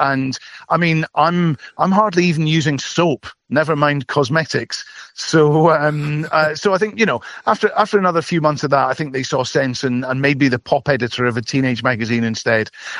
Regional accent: Scotland, United Kingdom; Yeah, I am Scottish. I now live in a little village just outside London.

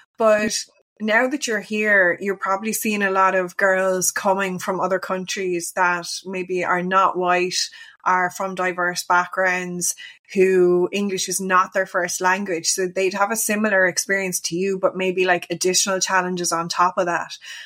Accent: Waterford, Munster, Ireland; accent: Waterford; I'm from Waterford, I do have a Waterford accent

